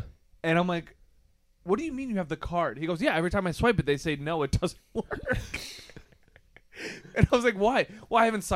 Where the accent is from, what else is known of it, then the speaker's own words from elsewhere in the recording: Leopolis, Wisconsin, United States; It's called the Leopolis Triathlon. And you basically, they swim the Leopolis Pond.